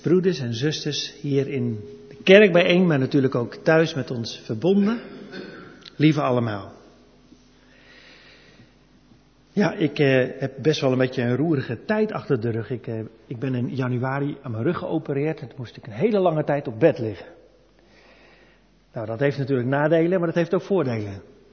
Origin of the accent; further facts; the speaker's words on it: Sliedrecht, South Holland, Netherlands; Of over Sliedrecht, waar ik vandaan kom.